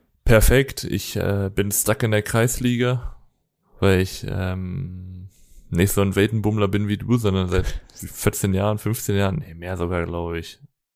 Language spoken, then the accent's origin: German; Braunschweig, Lower Saxony, Germany; Deswegen sind wir auch Braunschweiger, wir sind in der Region aufgewachsen.